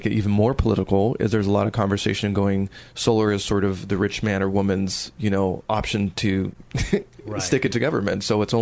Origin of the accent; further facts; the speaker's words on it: California, United States; I grew up in the Inland Empire in the 80s.